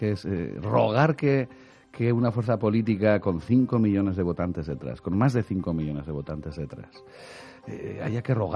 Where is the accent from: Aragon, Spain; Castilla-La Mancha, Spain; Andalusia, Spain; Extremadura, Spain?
Aragon, Spain; Jaca; que no por ser de mi tierra, que somos paisanos